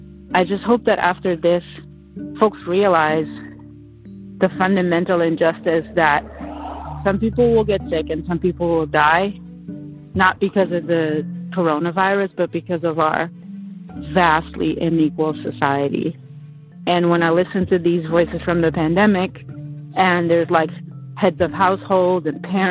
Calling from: Philadelphia, Pennsylvania, United States; I'm calling from Philadelphia.

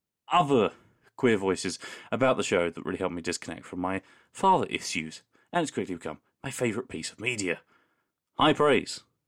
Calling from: England, United Kingdom; I'm from England. Rip. But I've just been on a two-week road trip across Australia.

